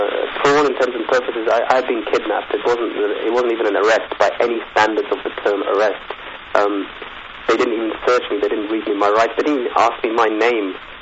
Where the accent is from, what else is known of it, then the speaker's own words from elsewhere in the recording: Birmingham, West Midlands, United Kingdom; I'm in Birmingham, England.